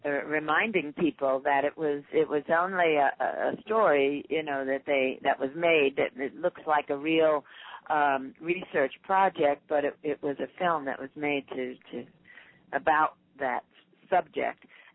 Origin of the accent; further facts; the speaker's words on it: New Jersey, United States; now in Hawaii, United States; Well, I grew up in New Jersey, and the Atlantic Ocean was pretty rough there. And moving to Hawaii made all the difference because the water is calm.